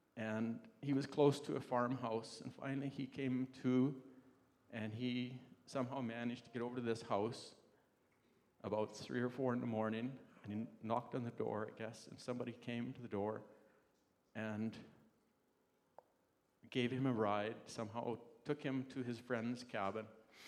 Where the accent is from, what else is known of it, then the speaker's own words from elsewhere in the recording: Barrhead, Alberta, Canada; I think I was in Barrhead, my hometown, with my mom and brothers.